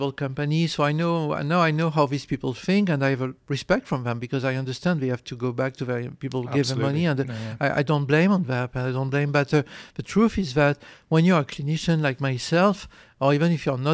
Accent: France; also born or lived in Algeria; And we moved to France when I was six because of the events at that time. And I did my high school in central France, then in Marseille, in south of France, medical school in Paris.

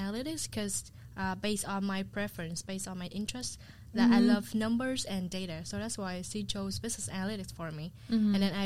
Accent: Vietnam; moved away as an adult; And I'm originally from Vietnam. I came here since 2021, like in January, like right after COVID.

